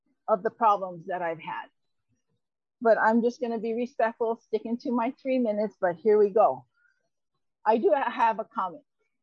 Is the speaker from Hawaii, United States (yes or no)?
yes; Puuanahulu, Hawaii, United States; I am from Pu'uana, Hulu.